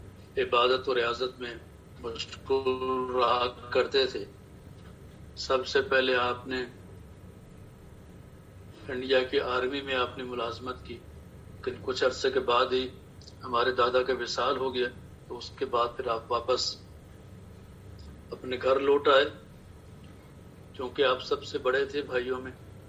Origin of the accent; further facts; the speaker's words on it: Jhuddo, Sindh, Pakistan; also born or lived in Jamesabad; میری پیدائش بھی جڈو ہی کی ہے, میں نے پرائمری بھی میں نے جڈو سے پاس کی. اس کے بعد 1968 میں جب میں چھٹی کلاس میں تھا اس وقت پھر ہم لوگ جیمس آباد میں آ گئے.